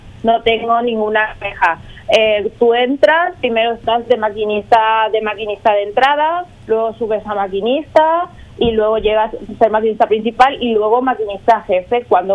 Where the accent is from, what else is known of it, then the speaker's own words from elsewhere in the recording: Eusebio Ayala, Cordillera, Paraguay; hace poco estuve ahí con mi familia, que siempre voy a mi pueblo, que es Eusebio Ayala, y que a mí me gusta mucho.